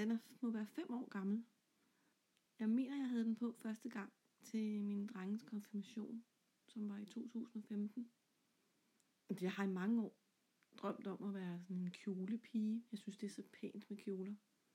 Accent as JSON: {"language": "Danish", "town": "Tisvilde", "region": "Capital Region of Denmark", "country": "Denmark", "tie": "born or raised there", "said": "Jeg er født og opvokset i Tisvilde, som ligger i Nordsjælland, og jeg bor stadigvæk her i Tisvilde i et gammelt hus sammen med min mand og vores to drenge på 20 år."}